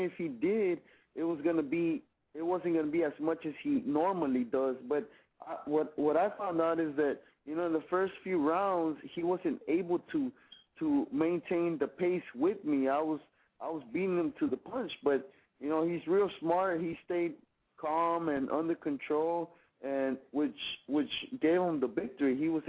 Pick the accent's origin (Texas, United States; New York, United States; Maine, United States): Texas, United States; Houston; it's a great feeling just to be in there in front of my home here in Houston, in front of my hometown fans.